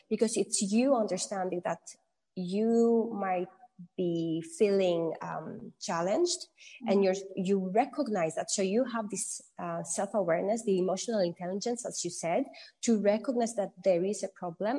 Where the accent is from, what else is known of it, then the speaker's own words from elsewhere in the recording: Greece; I am half Greek, half Filipina, but I was born and raised in Greece.